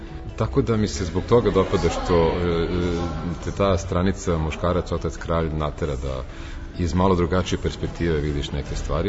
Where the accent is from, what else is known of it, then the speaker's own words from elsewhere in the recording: Belgrade, Serbia; Ja sam odrastao na Dorćelu, dakle, u delu grada koji je poznat po mačo muškarcima i ponašanju koje ide uz to.